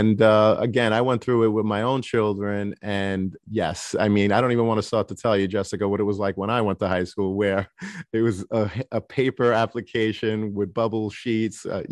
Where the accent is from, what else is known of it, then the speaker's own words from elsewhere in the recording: Brooklyn, New York, United States; You know, I grew up in Brooklyn, an urban environment.